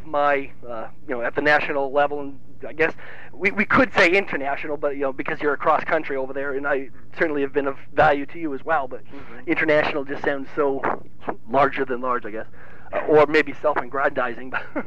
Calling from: Old Orchard Beach, Maine, United States; but I'm calling from Old Orchard Beach, Maine.

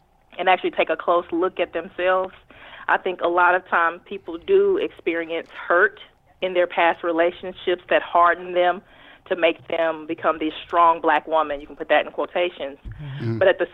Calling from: Houston, Texas, United States; I'm calling from Houston.

